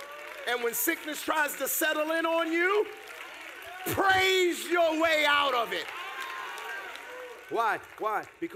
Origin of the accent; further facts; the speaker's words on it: Pennsylvania, United States; You know, I'm from Pennsylvania